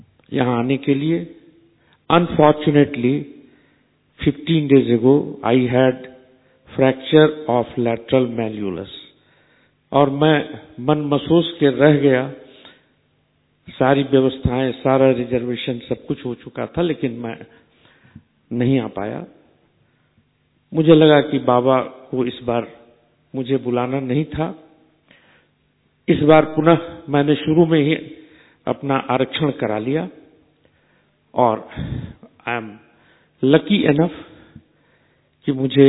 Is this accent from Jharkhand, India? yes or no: yes; Sahibganj, Jharkhand, India; साहिबगंज झारखंड का रहने वाला हूं